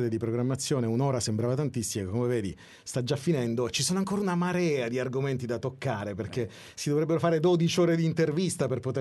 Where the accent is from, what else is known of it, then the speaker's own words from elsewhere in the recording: Palermo, Sicily, Italy; Ti posso dire, da palermitano, io ho 48 anni